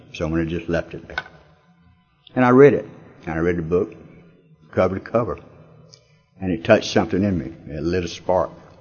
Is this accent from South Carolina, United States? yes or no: yes; Aiken, South Carolina, United States; I'm from Aiken since 1954. I've been in this area. I went to school here, just about every high school you can talk to.